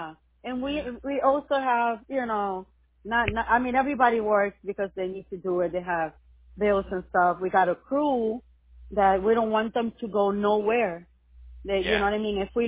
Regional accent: Puerto Rico; We both speak Spanish, obviously. I'm from Puerto Rico.

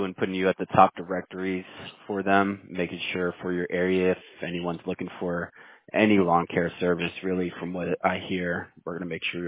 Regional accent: Houston, Texas, United States; also born or lived in El Salvador; Yeah, I'm from Houston. Like, it's where I'm living now and, like, where I've grown up. But where I was born, I was actually born in El Salvador.

